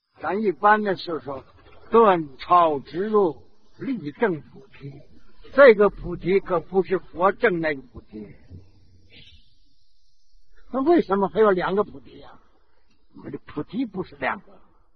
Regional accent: China; 那我是中国人民呐

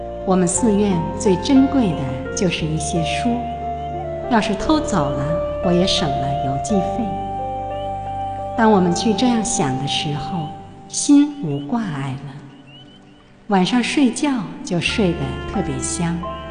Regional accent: Zhejiang, China; 我是男人，就有男人的眼光。我是浙江人，就有浙江人的思维。

